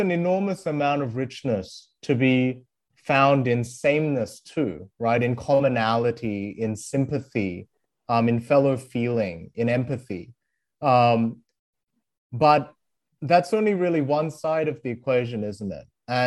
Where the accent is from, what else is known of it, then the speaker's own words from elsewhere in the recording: Australia; English is a second language; also born or lived in South Korea; I moved from South Korea, where I was born, to Australia in elementary school without speaking a word of English.